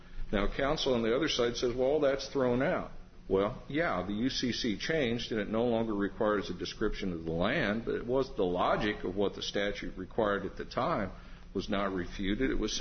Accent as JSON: {"language": "English", "town": "Decatur", "country": "United States", "said": "from Decatur."}